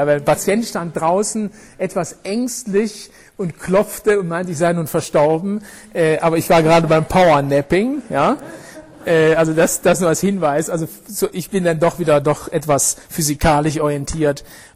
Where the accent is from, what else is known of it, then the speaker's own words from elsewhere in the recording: Rhineland, Germany; Ich bin Rheinländer, wir können um Karneval lachen.